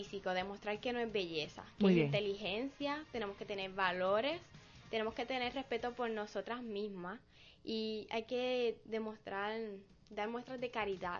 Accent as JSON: {"language": "Spanish", "town": "Humacao", "region": "East", "country": "Puerto Rico", "said": "Yo soy la única candidata del área este y quería llevar el nombre de mi pueblo hasta allá"}